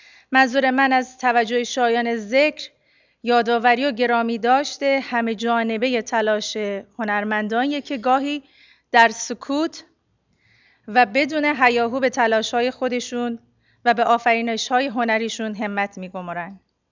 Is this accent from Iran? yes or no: yes; Iran; من هم به عنوان یک ایرانی یهودی